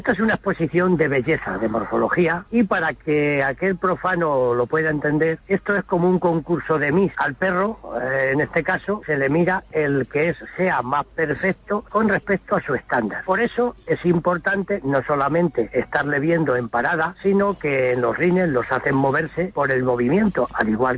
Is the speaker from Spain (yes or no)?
yes; Castilla-La Mancha, Spain; yo soy de Castilla-La Mancha.